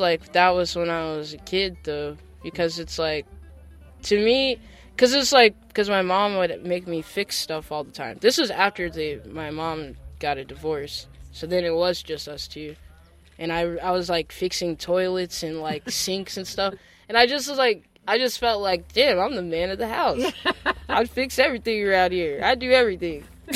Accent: Nashville, Tennessee, United States; also born or lived in Denver / Detroit; now in Los Angeles, United States; Or I was born in Nashville, and then I lived there maybe till I was 9 or something. Then it's like at one point we moved to Denver, then we moved to Detroit and stayed with my grandma for a while, and then I feel like we moved back to Tennessee

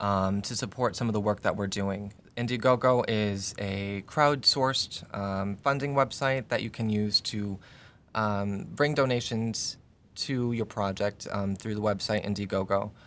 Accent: Grand Rapids, Michigan, United States; moved away; I'm new to the area. I'm originally from Grand Rapids. I just moved here in August.

